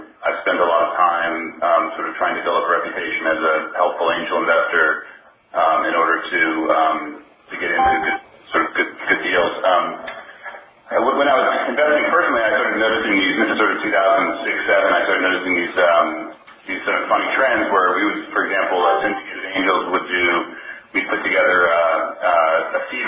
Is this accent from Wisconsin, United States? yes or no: no; Ohio, United States; moved away; also born or lived in New York; So I'm originally from Ohio, and I moved to New York, and I was a computer programmer.